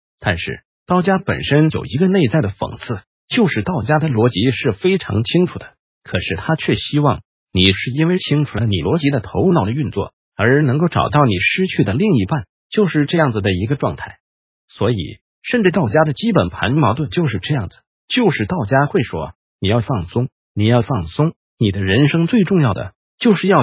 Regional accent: Taiwan; 那次死掉好多人是我们台湾人吗？

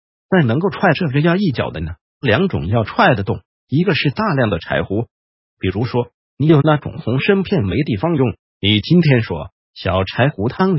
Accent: Taiwan; 那以我们台湾人的临床来讲的话

